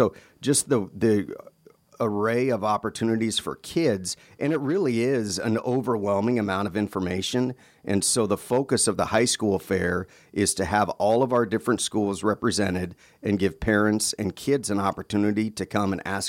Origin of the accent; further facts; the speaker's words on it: Wasilla, Alaska, United States; When I went to high school, I grew up in the Wasilla High School boundary, so boy, that's where I went to high school.